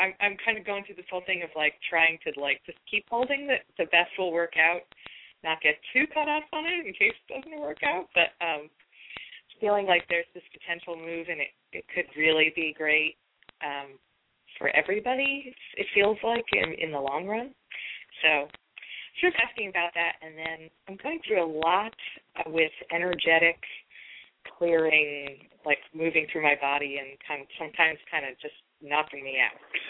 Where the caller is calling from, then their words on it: New York, United States; I'm calling from New York.